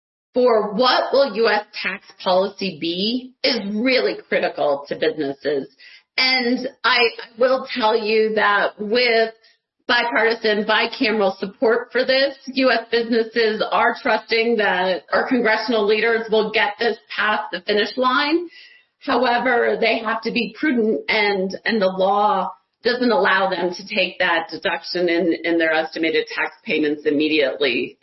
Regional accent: Ohio, United States; Yeah, so I was born and raised in Ohio. I'm a Buckeye and an Ohioan, and I was so proud.

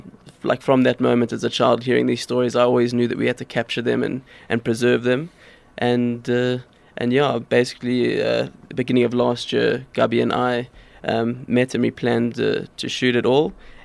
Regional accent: Cape Town, Western Cape, South Africa; I grew up in Cape Town

